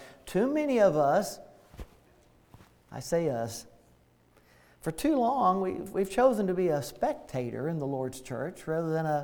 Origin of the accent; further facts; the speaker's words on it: McEwen, Tennessee, United States; I'm from McEwen, as mentioned, and as you know, here in the South, we tend to go by our middle names a lot, and … growing up there in the church.